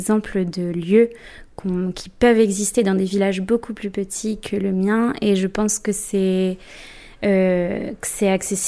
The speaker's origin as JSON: {"language": "French", "town": "Pontfarcy", "region": "Normandy", "country": "France", "tie": "born or raised there", "said": "Je suis née en Normandie, j'ai grandi à Pontfarcy et j'ai été à l'école à Tessy également"}